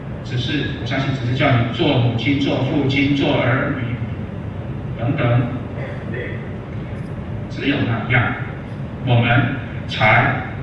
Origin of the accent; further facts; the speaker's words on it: China; 你们知道我从中国来